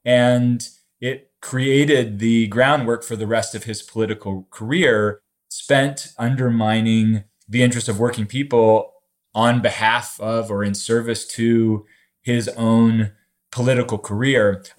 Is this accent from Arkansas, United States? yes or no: no; Charleston, West Virginia, United States; We're living through the most concerning HIV outbreak in the United States in my hometown of Charleston